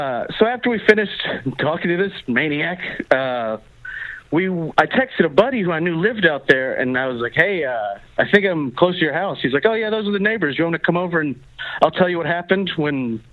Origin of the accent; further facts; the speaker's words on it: Waco, Texas, United States; She's like, "Where y'all from?" I'm from Waco. She's from Austin.